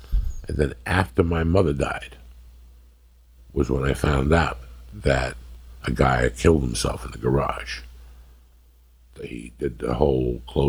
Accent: North Bergen, New Jersey, United States; when the house I grew up in North Bergen, that house had ghosts in it, disgruntled ghosts.

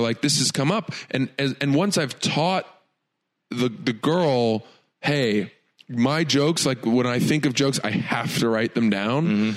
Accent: Maine, United States; also born or lived in New Jersey; My dad started a software company in Maine when I was four. We moved from New Jersey, which is where both my parents are from, and my dad started this software company in Maine.

